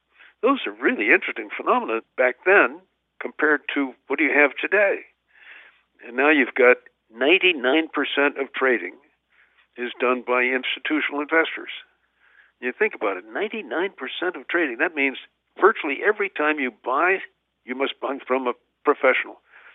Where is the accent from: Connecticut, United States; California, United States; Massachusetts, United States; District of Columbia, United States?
Connecticut, United States; New Haven; And a city like my hometown of New Haven had 4 trust companies.